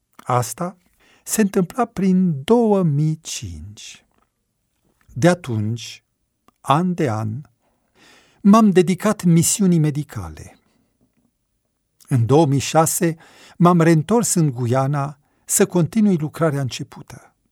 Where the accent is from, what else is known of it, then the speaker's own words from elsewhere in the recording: Mediaș, Sibiu County, Romania; Am crescut în Mediaș, într-o familie în care credința și compasiunea erau la ele acasă.